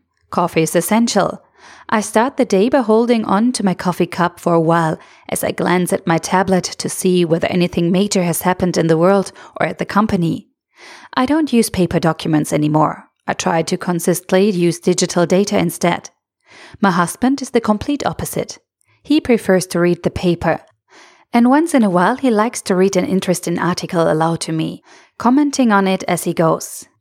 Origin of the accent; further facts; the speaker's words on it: Sindelfingen, Baden-Württemberg, Germany; born there; English is a second language; I was born in Sindelfingen